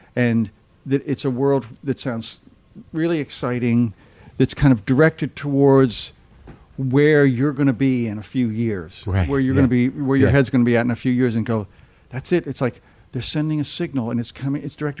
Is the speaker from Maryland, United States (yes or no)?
yes; Baltimore, Maryland, United States; also born or lived in Scotland / Canada; I grew up in, here comes Baltimore.